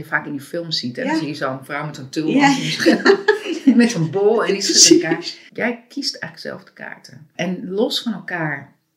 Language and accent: Dutch; Amsterdam, North Holland, Netherlands; Ik ben ook geboren in de Watergraafsmeer en opgegroeid. Mijn moeder is Filipijns en mijn vader is Nederlands. Mijn vader is ook geboren en opgegroeid in de Watergraafsmeer. Dus ik voel me wel echt heel Oost in Watergraafsmeer.